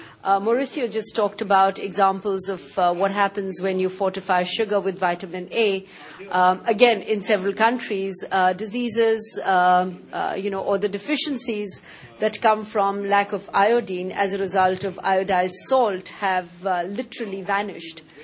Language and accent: English; India; I happen to have lived in several countries in Africa, I've worked in Latin America, I come from India